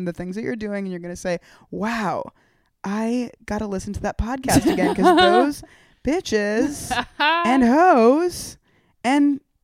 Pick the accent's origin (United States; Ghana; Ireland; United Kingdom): United Kingdom; I'm a Brit.